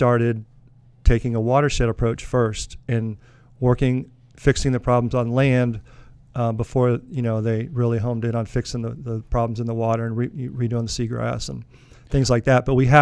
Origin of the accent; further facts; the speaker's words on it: Orlando, Florida, United States; also born or lived in Winter Park; Actually, I was born in Winter Park, which is right outside of Orlando.